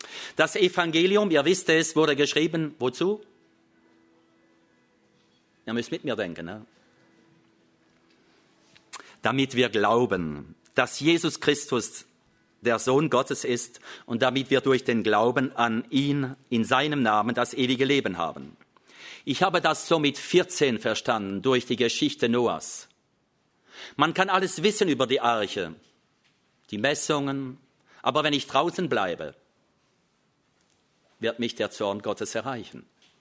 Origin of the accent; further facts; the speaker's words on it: Grand Est, France; ich wohne in einer wunderschönen Gegend. Ihr kommt oft rüber zu uns über den Rhein, um Flammenkuchen zu essen. Ich komme aus der Gegend von Straßburg. Also meine Mutter ist Französin und mein Vater war Deutscher.